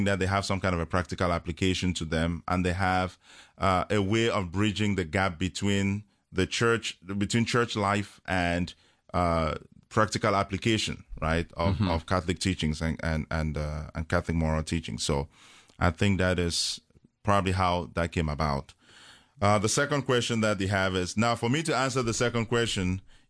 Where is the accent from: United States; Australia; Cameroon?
Cameroon; English is a second language; I was born and raised in Cameroon in Central Africa